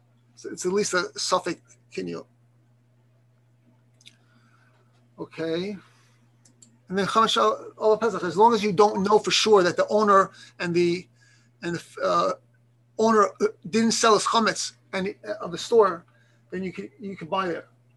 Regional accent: Philadelphia, Pennsylvania, United States; New York, I'm from Philadelphia.

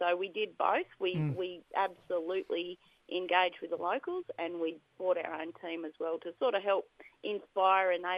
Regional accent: Wilcannia, New South Wales, Australia; So I was born in Broken Hill because there's no hospitals in Wilcannia, but I was born on Wilcannia, Barkindjee country on the Darling Barker River in far western New South Wales.

